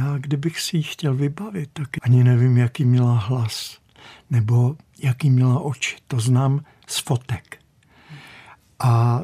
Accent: Prague, Czechia; born there; Já jsem se narodil tady v Holešovicích

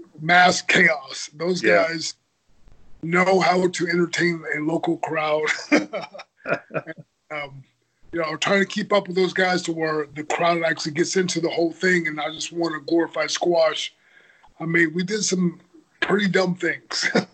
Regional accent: Houston, Texas, United States; we're both from Houston. We're both Houston guys.

